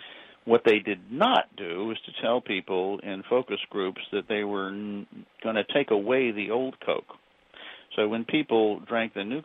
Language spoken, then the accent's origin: English; Atlanta, Georgia, United States; I grew up in Atlanta, Georgia, and I have various family connections.